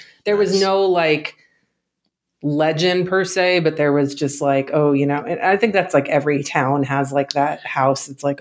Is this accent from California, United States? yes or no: yes; California, United States; So I grew up in the Antelope Valley, nicknamed the Methlope Valley.